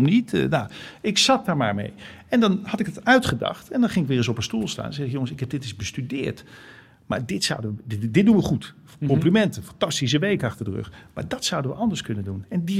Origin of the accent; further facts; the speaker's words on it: Amsterdam, North Holland, Netherlands; accent: Amsterdam; Ik sprak echt plat Amsterdams.